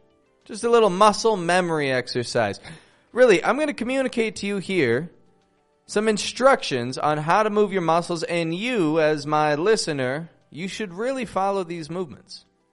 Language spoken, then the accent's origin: English; Toronto, Ontario, Canada; now in Mexico; I'm from Toronto, Canada, living in Mexico